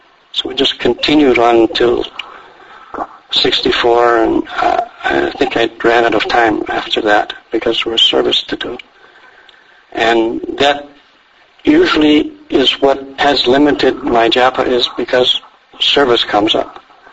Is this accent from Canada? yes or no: yes; Vancouver, British Columbia, Canada; Actually, I'm not from Saranagati. I'm from Vancouver.